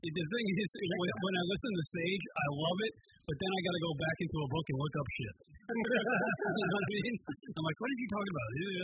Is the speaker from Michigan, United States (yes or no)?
no; New York, United States; we're from New York.